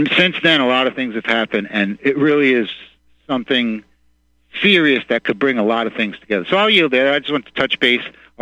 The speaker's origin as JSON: {"language": "English", "region": "New York", "country": "United States", "said": "from New York."}